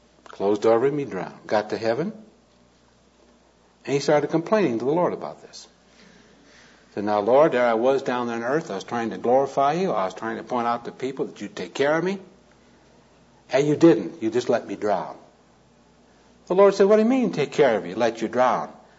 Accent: Modesto, California, United States; I was driving this car down the street in my hometown of Modesto

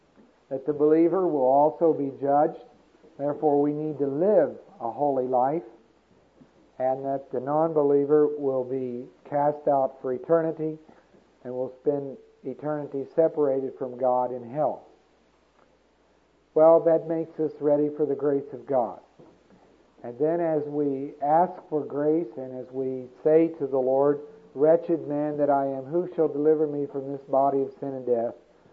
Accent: West Virginia, United States; And I grew up in West Virginia, so I'm not sure I know what the problem is.

